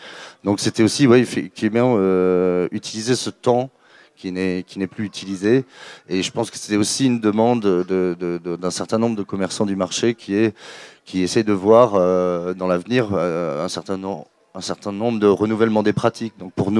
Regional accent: Grand Est, France; Moi, personnellement, je viens de l'Est, d'Alsace.

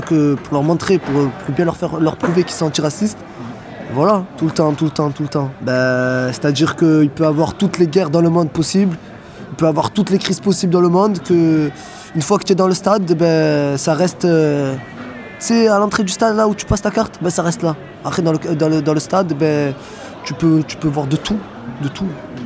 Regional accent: Marseille, Provence-Alpes-Côte d'Azur, France; j'ai 20 ans, je suis marseillais

